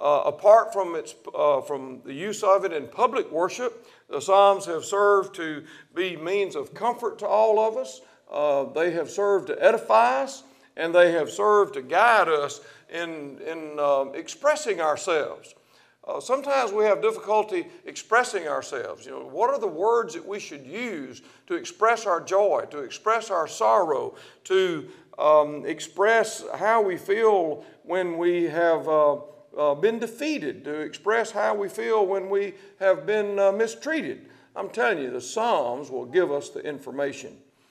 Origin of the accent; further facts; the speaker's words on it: Henderson, Tennessee, United States; but we're from Henderson, Tennessee.